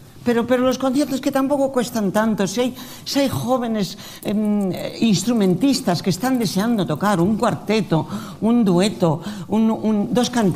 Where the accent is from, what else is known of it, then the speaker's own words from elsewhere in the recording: Spain; Nosotros estamos en España y somos los españoles.